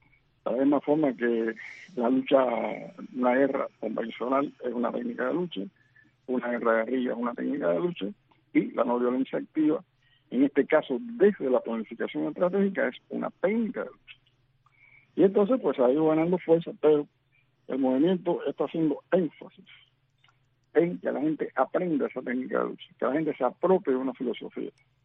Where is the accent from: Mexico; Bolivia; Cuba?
Cuba; o sea, como somos los cubanos, muy sí, emocionales, muy sí, emotivos